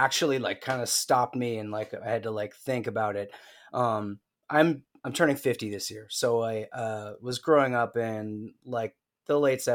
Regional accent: Hamilton, Ontario, Canada; also born or lived in Toronto / Montreal / Guelph; I was born here in Toronto. I grew up in Hamilton, which is like 45 minutes down the line, and moved back here in 1995 when I was about 20, 21.

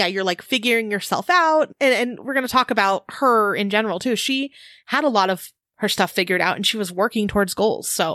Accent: Arizona, United States; And this horrible thing happened in April of 2023 in my home state, Arizona.

